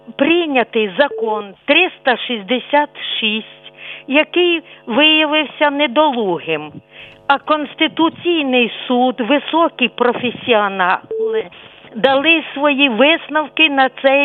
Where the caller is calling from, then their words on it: Kyiv, Ukraine; Добрий вечір, Київ.